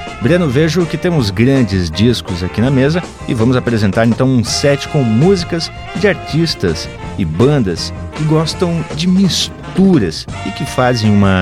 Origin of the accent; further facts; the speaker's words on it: Brazil; É, somos brasileiros e misturamos sim.